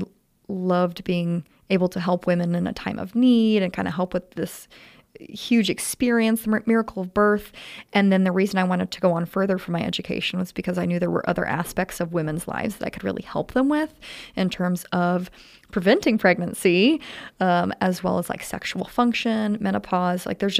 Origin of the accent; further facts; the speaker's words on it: Maryville, United States; I mean, I was born in the Maryville Hospital, and I was raised K through 12. I went to the Maryville school system